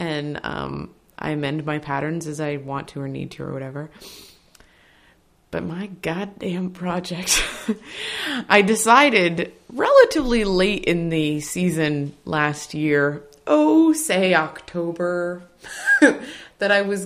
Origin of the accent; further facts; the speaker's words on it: Nova Scotia, Canada; now in Boston, United States; I'm from Nova Scotia originally, but I've been in Boston for about 7.5 years now.